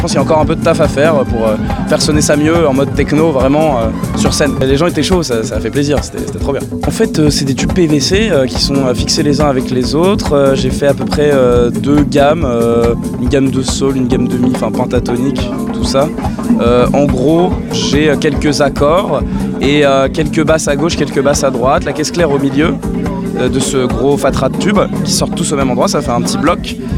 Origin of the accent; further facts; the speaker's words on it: Pays de la Loire, France; Je viens de Vendée.